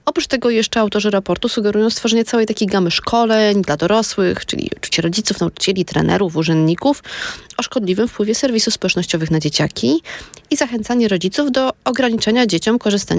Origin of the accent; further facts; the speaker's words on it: Warsaw, Masovian Voivodeship, Poland; jestem z Grochowa, Grochów do Brzechowa.